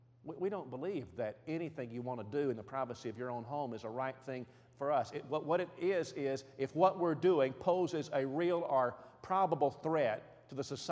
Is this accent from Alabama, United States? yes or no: yes; Alabama, United States; I'm from Alabama. I know about meth labs.